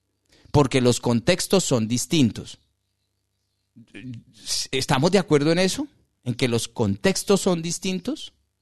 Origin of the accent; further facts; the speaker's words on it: Colombia; Yo no aspiro a más como colombiano.